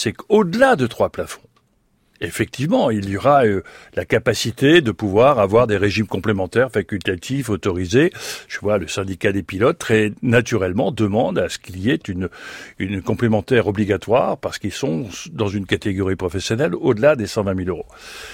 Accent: France; chez nous en France

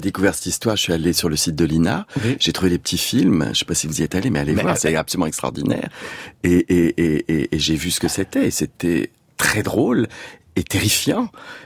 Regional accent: Brittany, France; Parce que moi, je suis breton d'origine

